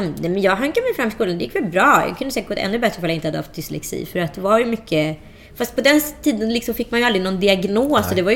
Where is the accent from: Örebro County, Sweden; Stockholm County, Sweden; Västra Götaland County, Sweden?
Västra Götaland County, Sweden; Strömstad; Så då flyttade liksom, ja, jag var ju bara 10 år, så vi flyttade med. Så att jag växte upp i Strömstad mellan 11 och 17.